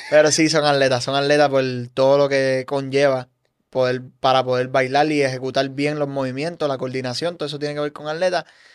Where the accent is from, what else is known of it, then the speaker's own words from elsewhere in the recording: Puerto Rico; Yo siendo puertorriqueño